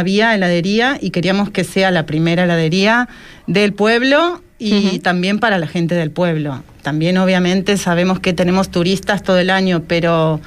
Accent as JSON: {"language": "Spanish", "country": "Argentina", "moved": "yes", "lives_now": "Fuerteventura, Spain", "said": "Ninus es de Alemania y yo soy de Argentina."}